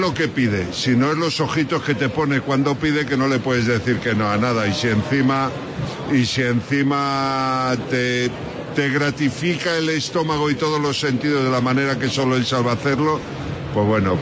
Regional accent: A Coruña, Galicia, Spain; Pues yo soy de las afueras de Extremadura, soy de Galicia, ya, de Coruña, sí.

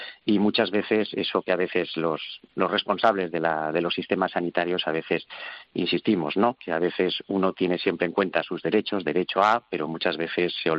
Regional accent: Valencia, Valencian Community, Spain; como soy de Valencia, te puedo decir

